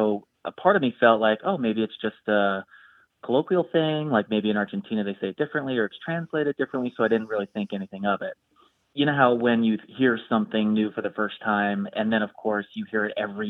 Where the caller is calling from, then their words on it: Chicago, Illinois, United States; Hey, Grant, this is … I am calling from Chicago.